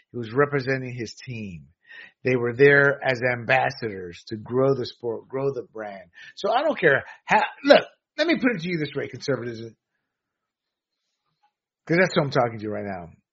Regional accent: Panama; And again, I'm from Panama.

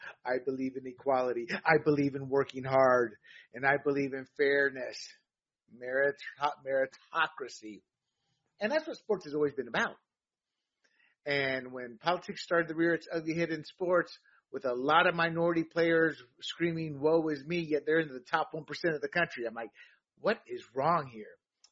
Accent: California, United States; as a Californian in a deep blue state

